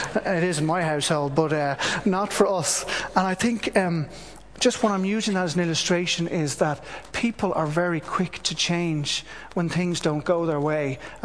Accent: Ireland; I'm part of that, and I love being Irish

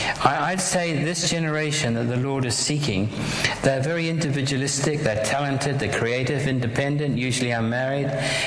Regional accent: New Zealand; now in London, United Kingdom; But I grew up in New Zealand and in the farmlands. I don't like cities.

